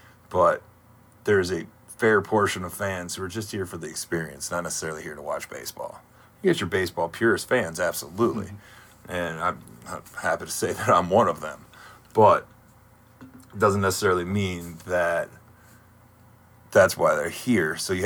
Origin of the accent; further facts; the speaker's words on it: Toledo, Ohio, United States; I grew up in the Toledo area, so I went to a lot of Mudhens games growing up at the old Ned Skelton Stadium